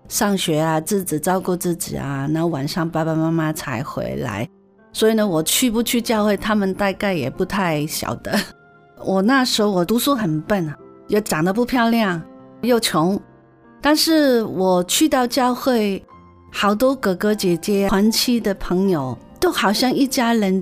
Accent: Hong Kong; first language Cantonese; Chinese is a second language; moved away as an adult; also born or lived in Taiwan; now in Canada; 我是香港出生的，香港长大，在台湾生活了12年，然后我来到加拿大。

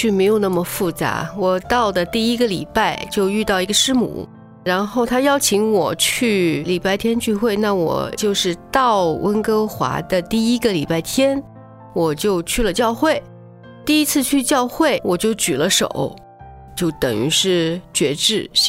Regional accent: Shanghai, China; 是，我是上海来的。

